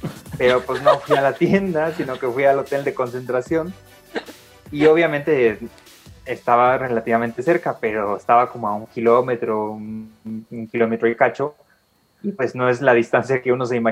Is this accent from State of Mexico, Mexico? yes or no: yes; State of Mexico, Mexico; No, yo no soy de Veracruz, yo soy del Estado de México.